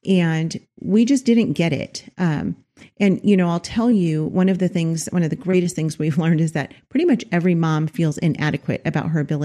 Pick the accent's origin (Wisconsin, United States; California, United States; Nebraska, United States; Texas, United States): California, United States; Los Angeles; Well, we're from Los Angeles.